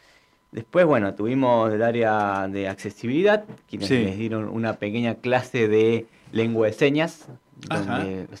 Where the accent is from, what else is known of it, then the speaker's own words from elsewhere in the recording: Ezeiza, Buenos Aires Province, Argentina; Yo te cuento, soy de Ezeiza y allá hizo menos 4.